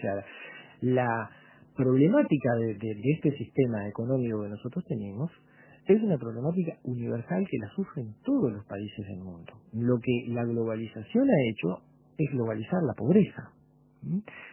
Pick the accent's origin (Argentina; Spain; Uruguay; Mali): Uruguay; con la forma de sentir y de pensar de nosotros como uruguayos.